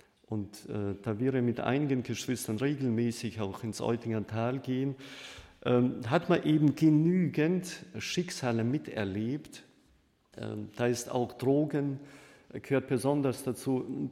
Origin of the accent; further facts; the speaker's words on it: Russia; In den 70er, 80er Jahren war es zumindest damals bei uns in Russland so, dass der Fernseher eben mehr salonfähig wurde. Und ich habe das ja mehr im Nachhinein so mitbekommen, weil ich damals noch Kind war